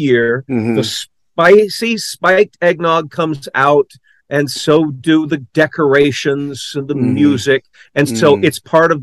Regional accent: Iowa, United States; Let me give you the perspective of growing up in Iowa.

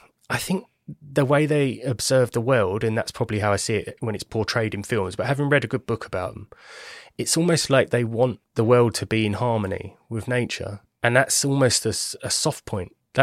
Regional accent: England, United Kingdom; And obviously, again, I'm English. This is not a diss on Americans.

